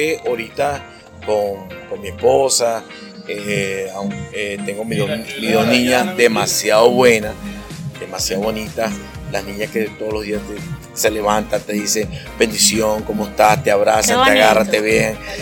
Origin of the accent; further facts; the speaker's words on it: Caracas, Capital District, Venezuela; now in Maracay, Venezuela; no vengo de una zona privilegiada, yo vengo de barrio, de cargar bombona, de cargar, montarme en un jeep, yo vengo de Mamera, de Antímano, yo soy de barrio.